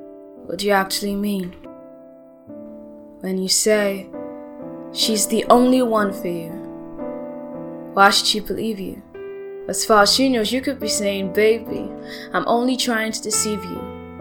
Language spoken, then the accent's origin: English; Nigeria; As a Nigerian spoken word artist, I deal with a lot of my emotions better by putting words down to express myself.